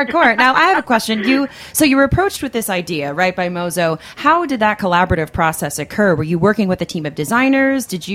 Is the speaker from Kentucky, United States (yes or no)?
yes; Kentucky, United States; I'm a Southern girl myself. Mm-hmm. I'm from Kentucky